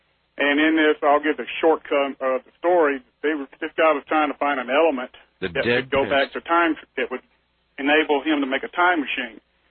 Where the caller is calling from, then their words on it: Montgomery, Alabama, United States; I'm calling from Montgomery, Alabama.